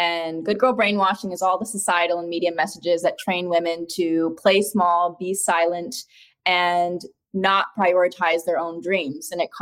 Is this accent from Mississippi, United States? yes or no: no; Madison, Wisconsin, United States; born there; I mean, I was born in Madison, Wisconsin.